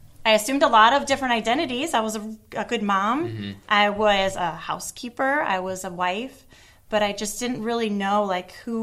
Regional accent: Michigan, United States; moved away as an adult; I grew up in Michigan.

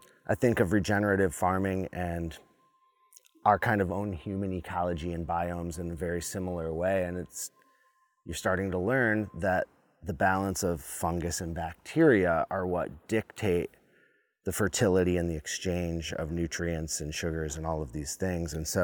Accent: Michigan, United States; I grew up in the Midwest, in Michigan, right along the bottom of Lake Michigan.

